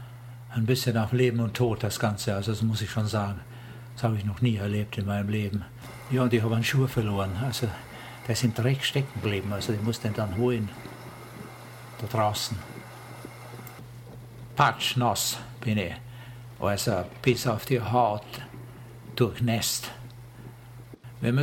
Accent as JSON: {"language": "German", "region": "Vienna", "country": "Austria", "tie": "born or raised there", "said": "wie gesagt, ich bin in Wien und bin dort geboren und aufgewachsen."}